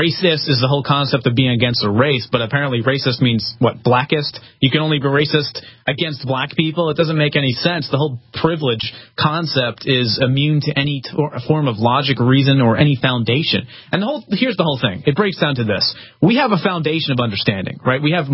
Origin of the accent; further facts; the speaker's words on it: Philadelphia, Pennsylvania, United States; now in Texas, United States; I'm from Philadelphia, though. I'm not from Texas. I recognize the beauty of Texas, and I came here for a reason.